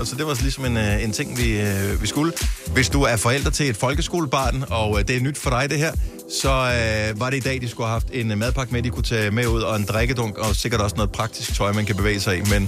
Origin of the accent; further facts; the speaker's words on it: Norway; Danish is a second language; jeg er fra Norge, altså nordmand